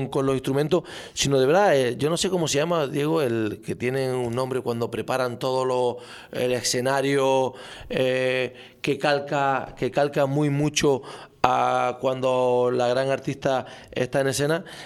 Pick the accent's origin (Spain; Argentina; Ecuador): Spain; Canary Islands; ya no como canario